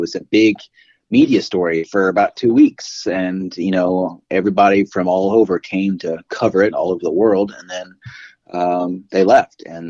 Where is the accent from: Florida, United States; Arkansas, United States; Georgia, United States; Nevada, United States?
Arkansas, United States; I grew up in the Ozarks in Arkansas. So coming up from the Ozarks and then spend time in Texas and Tennessee